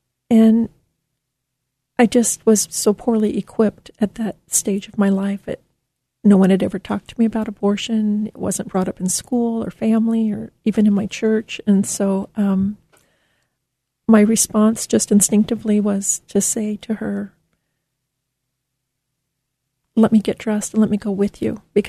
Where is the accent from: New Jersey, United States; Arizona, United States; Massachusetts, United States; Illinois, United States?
Arizona, United States; Yuma; I grew up in Yuma, Arizona.